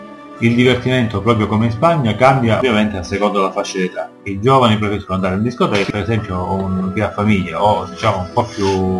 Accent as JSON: {"language": "Italian", "region": "Calabria", "country": "Italy", "tie": "born or raised there", "said": "Per quanto riguarda il mare che bagna il mio paesino è lo Ionio. La mia regione è composta da 5 province che hanno delle piccole differenze di costume e ovviamente anche di cultura."}